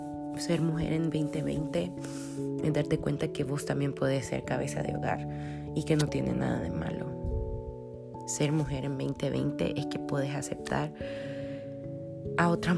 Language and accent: Spanish; El Salvador; lo que puedo hacer yo como siendo mujer en mi país